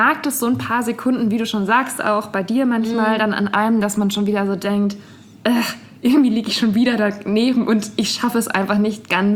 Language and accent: German; Bavaria, Germany; in der Kleinstadt, wo ich aufgewachsen bin, gab es halt eigentlich keine Geschäfte. Da gab es halt ein Esprit und sowas. Mm. Ne? Aber ich war sehr abhängig davon, dass mich jemand in die nächstgrößere Stadt nach Würzburg gefahren hat